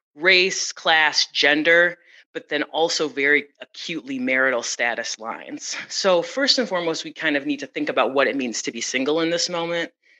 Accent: Detroit, Michigan, United States; and I'm from Detroit. And so I got a job at Wayne State University, which is where I'm from. You know, I'm from the city.

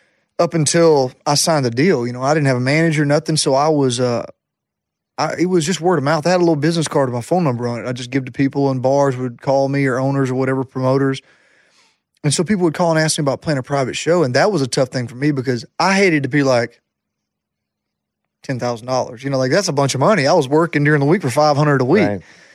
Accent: Jacksonville, Alabama, United States; that was Jacksonville State University was my hometown college.

